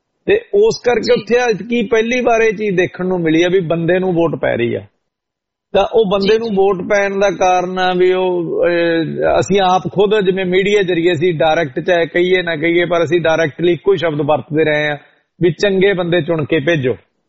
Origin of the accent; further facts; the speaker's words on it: Bathinda, Punjab, India; ਮੈਂ ਇੱਕ ਮਹਿਣਾ ਚੌਕ ਏਰੀਆ, ਬਹੁਤ ਮਸ਼ਹੂਰ ਏਰੀਆ ਬਠਿੰਡੇ ਦਾ, ਮੇਰਾ ਬਚਪਨ ਉੱਥੇ ਗੁਜ਼ਰਿਆ, ਮੈਂ ਰਿਹਾ ਉੱਥੇ ਤਕਰੀਬਨ ਗਲੀਆਂ 'ਚ ਖੇਡਿਆ ਪੜਿਆ।